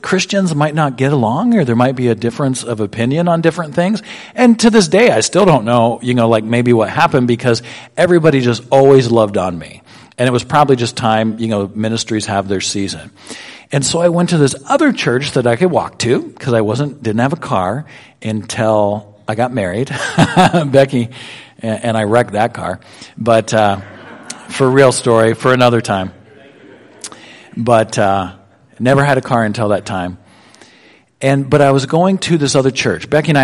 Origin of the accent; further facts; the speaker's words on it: Montana, United States; I started going to this community youth group in the community that I grew up in Western Montana.